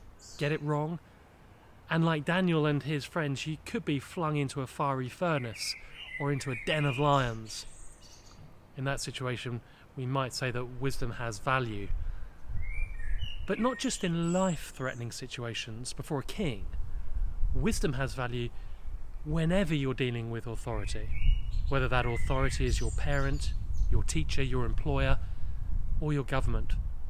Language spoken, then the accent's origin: English; England, United Kingdom; Now, even as an Englishman, I just had to applaud.